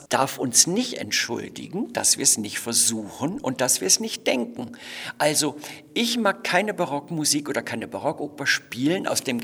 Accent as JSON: {"language": "German", "country": "Germany", "said": "ich bin ja Deutscher"}